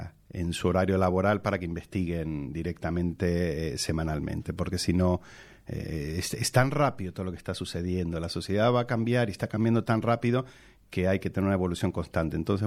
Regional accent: Argentina; accent: Argentine mixed with Salamancan; mi forma de hablar, esta mezcla de argentino con salmantino, ¿no? Que no es un acento ni muy argentino ni salmantino.

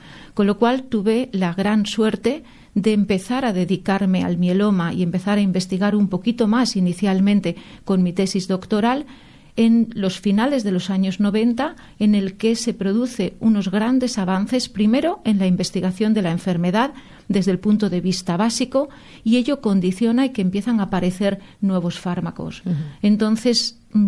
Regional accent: Zamora, Castile and León, Spain; Nací en Zamora, pues exactamente hace 55 años y medio, más o menos.

